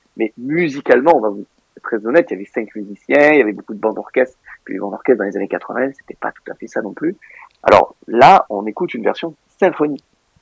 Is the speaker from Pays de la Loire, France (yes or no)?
no; Beaumes-de-Venise, Provence-Alpes-Côte d'Azur, France; Je viens de Beaume de Venise, dans le Vaucluse.